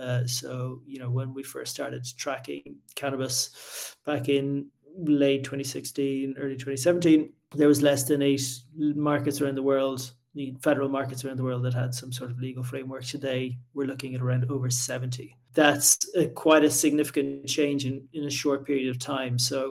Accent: Ireland; now in United States

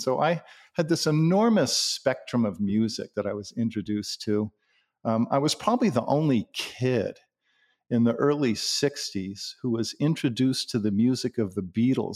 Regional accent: California, United States; also born or lived in New York; But I was born in New York, but by the time I was around four, my family had moved out to California.

